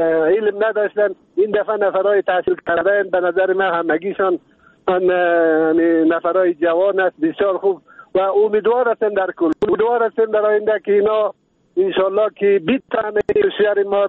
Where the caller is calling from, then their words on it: Kabul, Afghanistan; از کابل هستم تماس گرفتم.